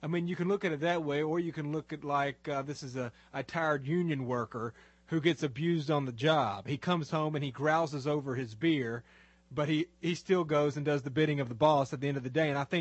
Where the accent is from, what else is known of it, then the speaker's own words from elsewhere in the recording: Chicago, Illinois, United States; Even though I'm a Yankee from Chicago, otherwise known as Obamaland, I love and admire all cultures which have grown out of European civilization.